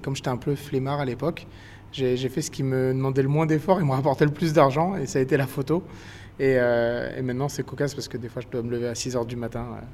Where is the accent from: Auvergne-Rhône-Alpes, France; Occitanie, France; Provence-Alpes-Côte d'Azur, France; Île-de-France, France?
Provence-Alpes-Côte d'Azur, France; quand j'étais petit, ma mère me disait « range ton cafuccio », en fait on est provençal.